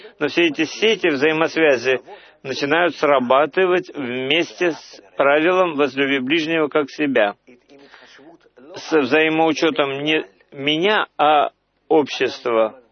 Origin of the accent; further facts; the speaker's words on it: Emek Hefer, Central District, Israel; Я, например, вырос в Эмехефер, и вокруг меня было много кибуцев.